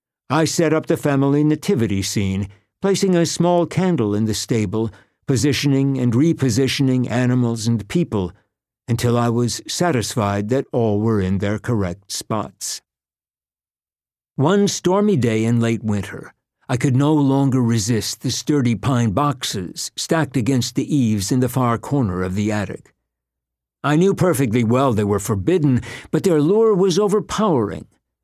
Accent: Great Falls, Virginia, United States; also born or lived in Langley, Virginia; I was born in 1960 in Langley, Virginia, a tiny community just inside the Washington, D.C. Beltway. In 1966, my parents purchased a small horse farm in Great Falls, Virginia, a mere 7 miles up the Potomac from Langley.

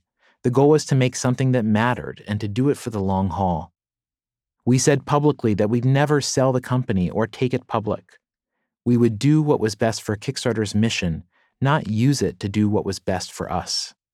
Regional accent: Virginia, United States; I was born in 1978 in Southwest Virginia.

